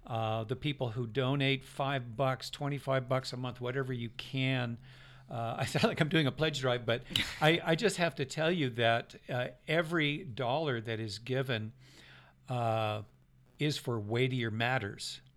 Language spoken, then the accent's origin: English; California, United States; And so it was difficult growing up in Shasta County, which was far more racist than it is now.